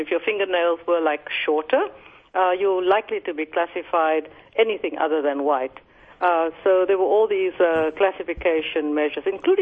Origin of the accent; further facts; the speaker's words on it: Cape Town, Western Cape, South Africa; born there; I was born in Cape Town, probably one of the most beautiful parts of South Africa, overlooking Robben Island